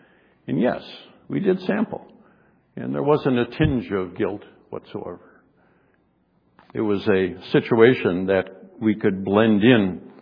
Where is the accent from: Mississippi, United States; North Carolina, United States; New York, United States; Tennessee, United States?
New York, United States; I grew up in Western New York.